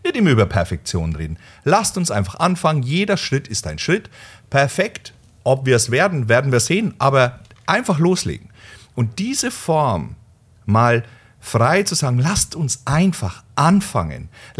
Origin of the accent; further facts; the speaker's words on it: Bavaria, Germany; Das ist für mich die konservative Mitte, mit der bin ich ja auch in Bayern quasi aufgewachsen, schon immer.